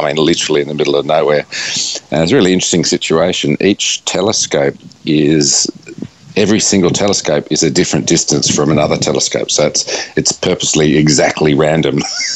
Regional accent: North Epping, New South Wales, Australia; next door neighbour to where I grew up in North Epping

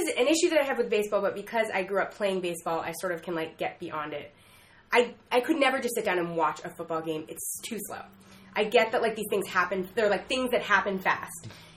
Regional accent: Manhattan, New York, United States; You know, I grew up in Manhattan. I lived in the city my whole life.

